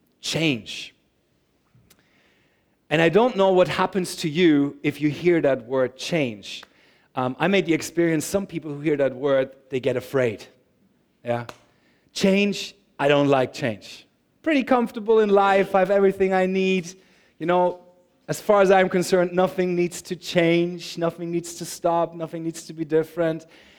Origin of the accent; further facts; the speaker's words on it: Germany; I come from Germany.